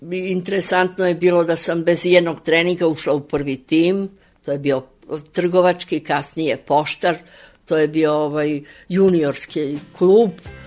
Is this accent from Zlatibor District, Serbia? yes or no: no; Belgrade, Serbia; Mama mi je bila Slovenka, a tata mi je bio Srbin. Odrasla sam ovde u Beogradu, tu sam i rođena, 36.